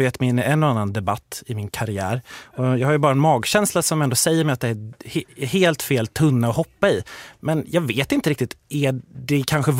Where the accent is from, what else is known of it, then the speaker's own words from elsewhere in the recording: Gothenburg, Västra Götaland County, Sweden; som göteborgare så tycker jag ändå att det tillhör allmänbildningen att någon gång gå på en spelning.